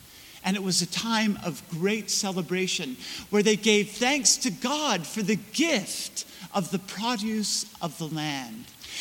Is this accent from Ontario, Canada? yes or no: no; Quebec, Canada; I grew up in Quebec, and as a child, we had a cottage in what are called the Eastern Townships of Quebec.